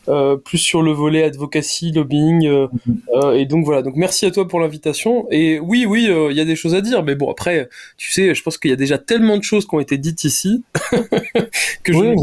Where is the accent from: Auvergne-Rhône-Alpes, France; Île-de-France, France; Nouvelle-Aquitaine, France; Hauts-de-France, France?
Île-de-France, France; Paris; born there; je suis enfant de deux immigrés venus de Tunisie, je suis né à Paris, j'ai grandi dans des conditions plutôt correctes